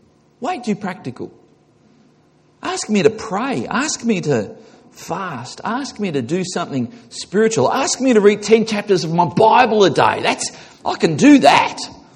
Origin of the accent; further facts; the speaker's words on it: Australia; he was surprised, not being Australian, not being familiar with our culture, he was surprised at the fact that people gave flowers.